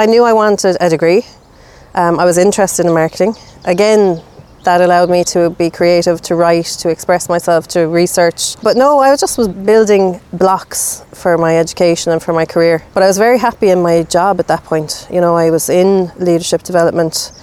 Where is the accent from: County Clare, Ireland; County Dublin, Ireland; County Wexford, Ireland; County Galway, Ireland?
County Clare, Ireland; Shannon; I came away from Cork. I came home. I didn't complete that degree at all. So I came back to Shannon. It would have been the late 90s at that stage. And I got a job in a factory, in a local factory